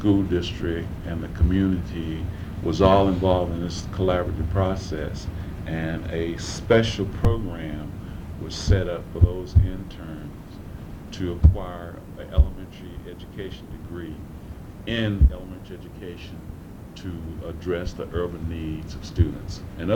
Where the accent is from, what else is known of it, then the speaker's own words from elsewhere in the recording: Las Vegas, Nevada, United States; And the lady in personnel asked, well, where are you from? I said, Las Vegas.